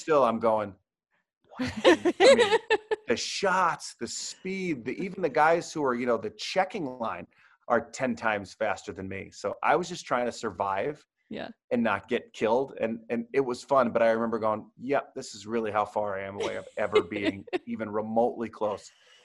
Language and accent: English; New York, United States; So she's from Arkansas originally. I'm from New York. I'm used to the snow.